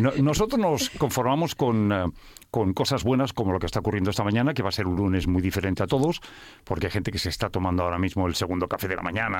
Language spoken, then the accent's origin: Spanish; Barcelona, Catalonia, Spain; now in Madrid, Spain; yo que me vine hace 32 años de Barcelona a Madrid